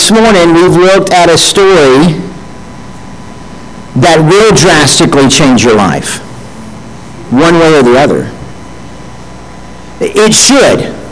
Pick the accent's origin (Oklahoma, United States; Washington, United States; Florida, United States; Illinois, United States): Florida, United States; I had no magical Christmases because I grew up in South Florida